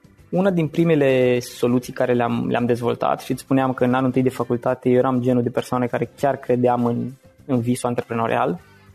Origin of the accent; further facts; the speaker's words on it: Suceava, Suceava County, Romania; moved away as an adult; now in Cluj-Napoca, Romania; De origine sunt din Suceava. Am venit în Cluj acum aproximativ 6 ani odată cu înscrierea la facultate